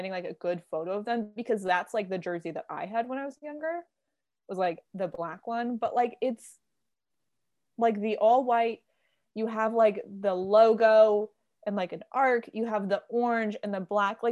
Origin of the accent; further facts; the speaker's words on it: California, United States; I'm from the San Francisco Bay Area.